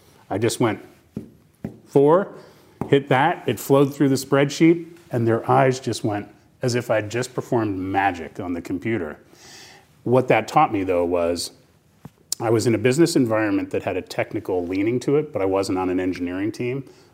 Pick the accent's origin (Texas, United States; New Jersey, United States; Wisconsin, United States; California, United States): New Jersey, United States; at AT&T's headquarters in Basking Ridge, New Jersey, my home state.